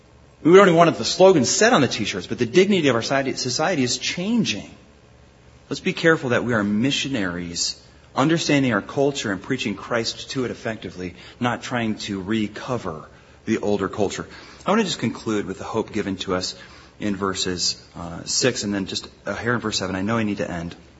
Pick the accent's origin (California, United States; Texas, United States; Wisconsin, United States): California, United States; I'm from California, I can probably get away with this.